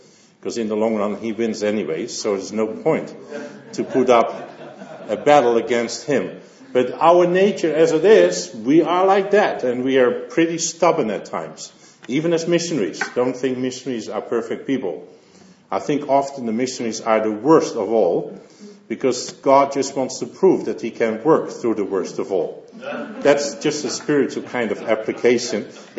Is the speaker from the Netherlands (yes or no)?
yes; Netherlands; now in Canada; I'm from Holland, and three of our kids were born in Britain.